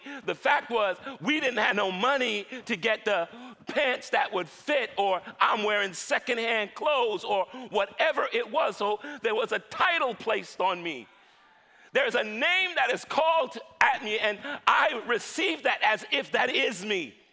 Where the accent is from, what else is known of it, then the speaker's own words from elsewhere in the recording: New York City, New York, United States; I grew up in New York City, and where we grew up, it wasn't always about the dozens, but it's like we talk about people.